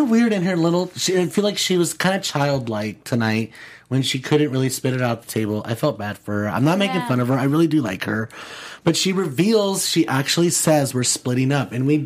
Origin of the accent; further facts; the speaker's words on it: California, United States; I grew up in Southern California.